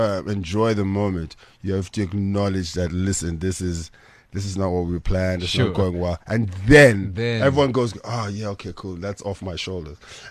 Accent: Gugulethu, Western Cape, South Africa; I haven't lived in Google in a long time, so I don't know how much of that experience I stil

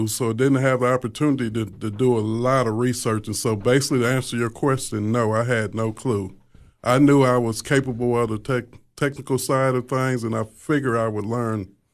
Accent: Nashville, Tennessee, United States; I grew up in Nashville. I was born in Nashville. I finished high school in Nashville, attended college in Nashville pretty much all my life.

